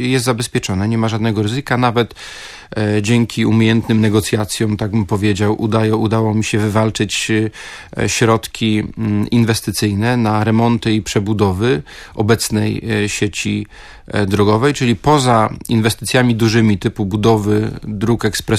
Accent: Gdańsk, Pomeranian Voivodeship, Poland; jako i gdańszczanin i pomorzanin, że dla nas tutaj na Pomorzu

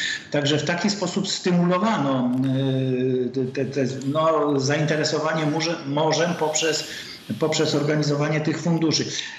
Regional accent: Gdynia, Pomeranian Voivodeship, Poland; wyrośliśmy tutaj w Gdyni na piachach i na wydmach piaszczystych

